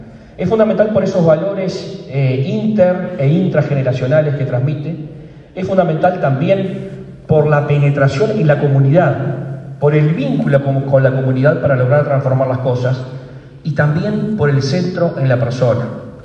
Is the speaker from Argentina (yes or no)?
no; Uruguay